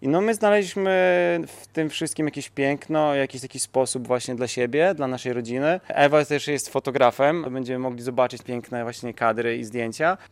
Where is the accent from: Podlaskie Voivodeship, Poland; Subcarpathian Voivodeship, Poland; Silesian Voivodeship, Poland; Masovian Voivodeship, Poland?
Podlaskie Voivodeship, Poland; Białystok; mimo, że jesteśmy przed Podlasia, z Białegostoku, mamy 5 dzieci